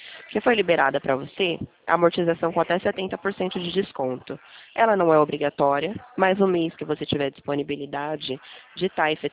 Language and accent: Portuguese; Presidente Prudente, São Paulo, Brazil; Eu sou de Presidente Prudente.